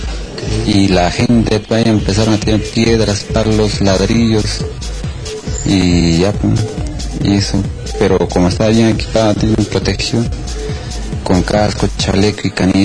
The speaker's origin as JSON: {"language": "Spanish", "town": "Huancayo", "region": "Junín", "country": "Peru", "said": "Porque como buen huancaíno que soy, buen peruano, voy a seguir adelante."}